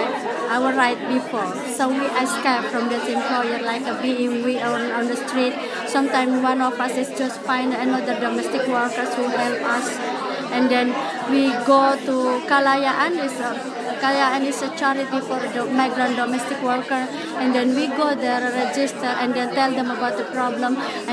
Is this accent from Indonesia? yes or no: yes; Indonesia; I'm originally from Indonesia.